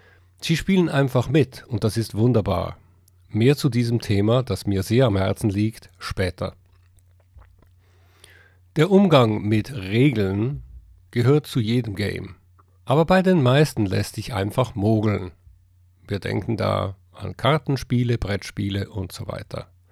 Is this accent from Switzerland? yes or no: yes; Switzerland; ich bin Schweizer, falls man das noch nicht gemerkt hat